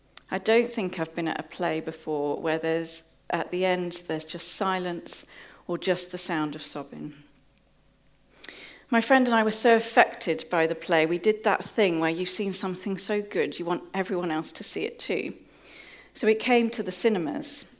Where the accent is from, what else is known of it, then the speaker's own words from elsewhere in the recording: England, United Kingdom; We're from the Midlands, so London's like a treat for us.